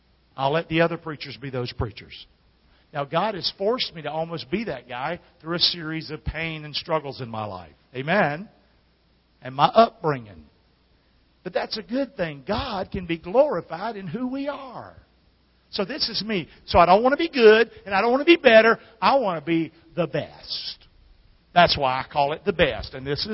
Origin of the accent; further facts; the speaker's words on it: Rockingham, North Carolina, United States; I'm from Rockingham. I talk funny.